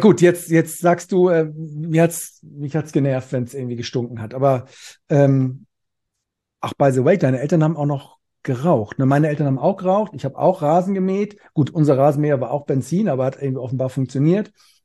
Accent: Cologne, North Rhine-Westphalia, Germany; Lützerath, ich komme hier aus Köln, ist ja hier direkt um die Ecke

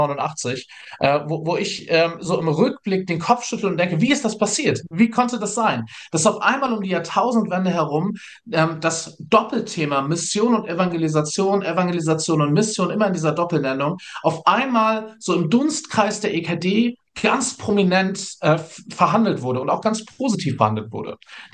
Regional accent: Hamburg, Germany; born there; Ich bin Norddeutscher, ich bin gebürtiger Hamburger

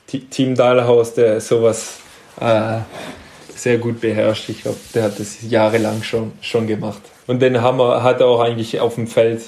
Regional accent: Hendaye, Nouvelle-Aquitaine, France; also born or lived in Stuttgart, Germany; Meine Mutter kommt ja aus Stuttgart, und aber eigentlich direkt in Andai aufgewachsen, also meine Heimatstadt. Das ist, wenn man mich fragt, kommst du aus Frankreich, sage ich gerne, ich komme aus Andai, weil es ist für mich, naja, ich fühle mich mehr aus Andai als aus Frankreich.

